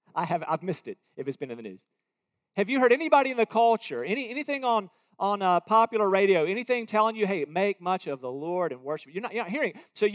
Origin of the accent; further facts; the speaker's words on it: North Carolina, United States; I love barbecue. I'm from North Carolina. I love barbecue, but it's just barbecue.